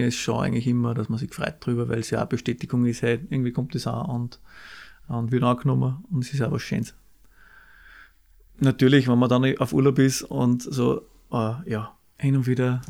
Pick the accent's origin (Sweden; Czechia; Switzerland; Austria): Austria; Kirchschlag, Upper Austria; bei Linz. Richtig, ja.